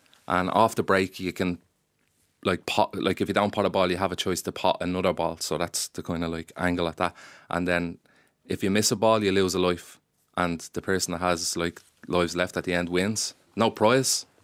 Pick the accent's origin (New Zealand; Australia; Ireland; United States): Ireland; Finglas, Leinster; born or raised there